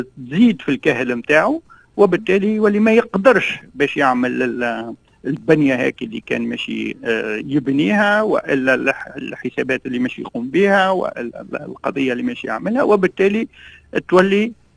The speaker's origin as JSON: {"language": "Arabic", "country": "Tunisia", "said": "احنا كشعب تونسي"}